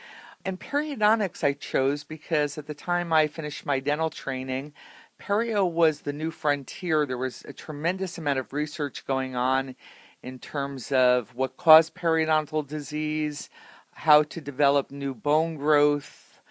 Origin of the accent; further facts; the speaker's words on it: Elizabeth, New Jersey, United States; Well, I grew up in Elizabeth, New Jersey.